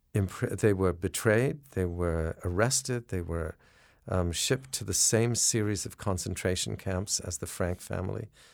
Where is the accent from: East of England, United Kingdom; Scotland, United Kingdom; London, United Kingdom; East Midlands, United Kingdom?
London, United Kingdom; So my life growing up in London